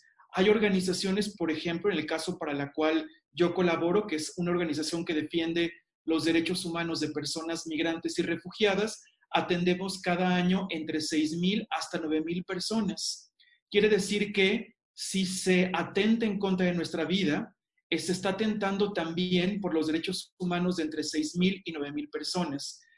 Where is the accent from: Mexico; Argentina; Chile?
Mexico; en estos momentos tan complicados que están viviendo y que estamos viviendo como mexicanos.